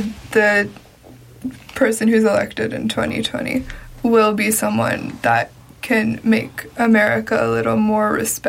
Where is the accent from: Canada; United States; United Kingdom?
Canada; And, I'm Canadian, my family's Canadian, and when I go to Canada